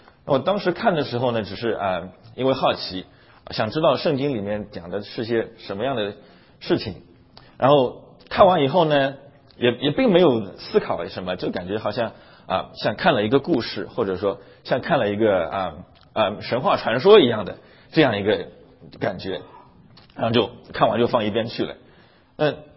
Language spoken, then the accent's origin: Chinese; China; born there; 我是1980年代出生在大陆